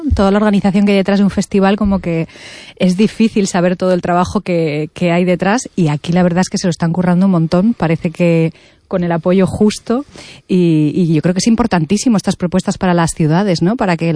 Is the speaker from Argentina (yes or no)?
no; Valladolid, Castile and León, Spain; a mí esto me enganchó porque yo soy de Valladolid.